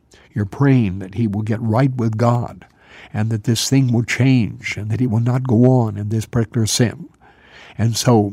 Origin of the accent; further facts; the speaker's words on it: Ohio, United States; back in Ohio, in my home state